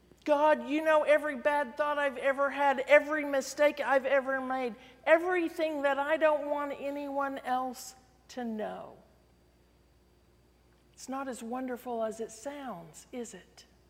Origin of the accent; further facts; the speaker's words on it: Oklahoma, United States; In my home state of Oklahoma, there are many Native American ruins.